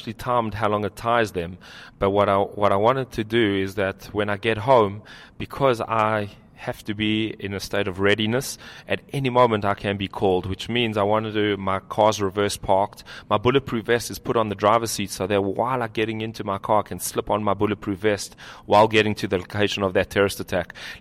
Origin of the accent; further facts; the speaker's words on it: United States; Now, although I'm American, I believe the home of the Jewish people is the land of Israel.